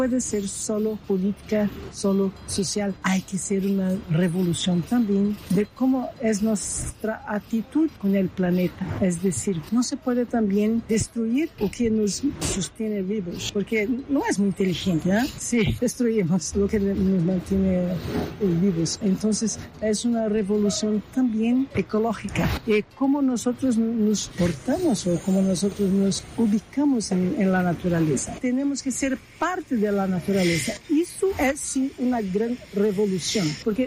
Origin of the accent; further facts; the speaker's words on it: Brazil; Spanish is a second language; now in Venezuela; yo soy de Brasil